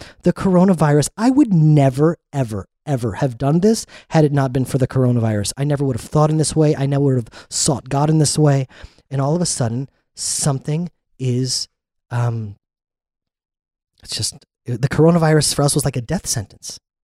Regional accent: United States; I'm American because I was born there and grew up there as a little boy.

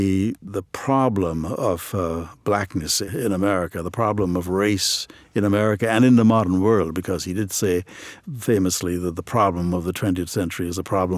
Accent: Trinidad & Tobago; moved away as an adult; now in United States; I grew up in Trinidad and Tobago

